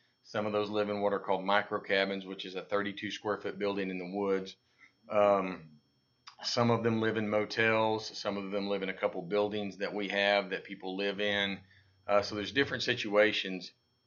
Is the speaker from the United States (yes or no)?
yes; Russellville, Arkansas, United States; I saw a picture, and it showed a homeless camp in Russellville, Arkansas, which is my hometown.